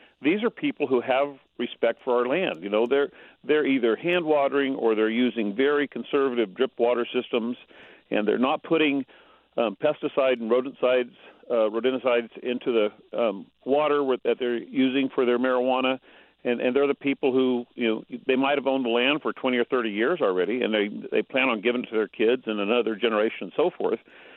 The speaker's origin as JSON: {"language": "English", "town": "Garberville", "region": "California", "country": "United States", "tie": "born or raised there", "said": "I was raised in Humboldt County in Garberville, and I'm the sheriff of Mendocino County, and this is really and truly my home."}